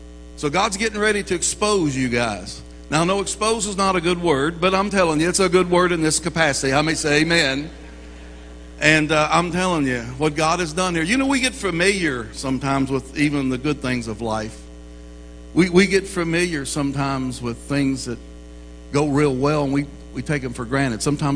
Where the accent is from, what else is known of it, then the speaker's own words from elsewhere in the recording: Kentucky, United States; Yeah, I'm from Kentucky, and that's the only state I've ever lived in my entire life, except 2 years of Bible school.